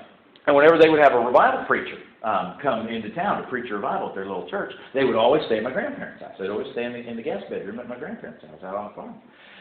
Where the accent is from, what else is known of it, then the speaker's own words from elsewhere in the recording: Iowa, United States; Now, my grandfather was a longtime Iowa farmer. I grew up in Iowa.